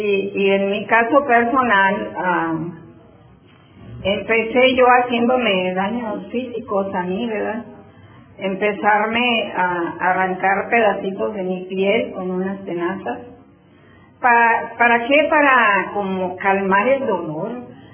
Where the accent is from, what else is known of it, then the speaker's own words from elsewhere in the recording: Mexico; born there; Miren, yo nací en México